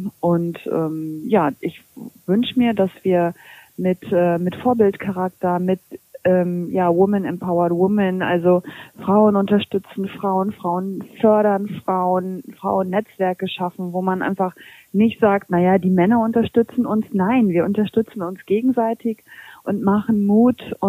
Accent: Lower Saxony, Germany; ich bin ja also auch ein Kind der Region. Ich komme zwar aus dem Landkreis Kloppenburg, habe gearbeitet in Flechtau und auch in der Region eigentlich immer.

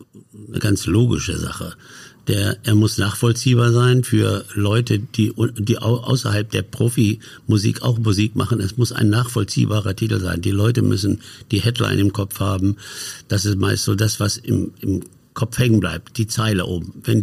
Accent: Hanover, Lower Saxony, Germany; also born or lived in Silesia; Ich komme aus Hannover eigentlich, bin zwar gebürtiger Schlesier, aber ich bin in Hannover meine ganze Kindheit. Gleich am Krieg waren wir in Hannover. Und da bin ich groß geworden, habe meine Lehrzeit da im VW-Werk gemacht als Werkzeugmacher.

